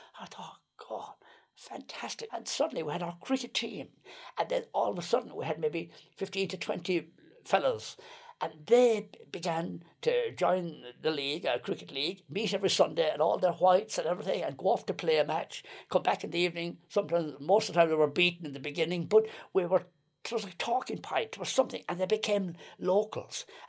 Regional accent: County Clare, Ireland; because I was always felt, well, look, I'm Irish, I'm from Clare, you know, I'm Irish.

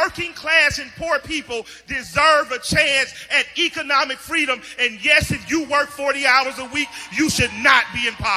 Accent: Atlanta, Georgia, United States; I am from Atlanta, Georgia, and I say that proudly.

